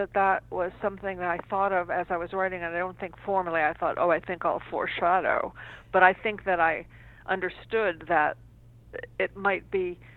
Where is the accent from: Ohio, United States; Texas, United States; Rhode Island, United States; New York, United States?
Rhode Island, United States; Providence; grandparents were immigrants, and they lived upstairs and all that go to college. So and Brown was in my hometown, so I marched up the hill.